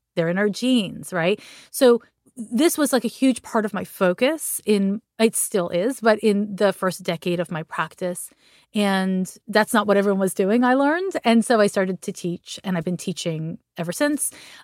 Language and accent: English; Montreal, Quebec, Canada; And then I'm from Montreal, Quebec. So there's a different school system out there.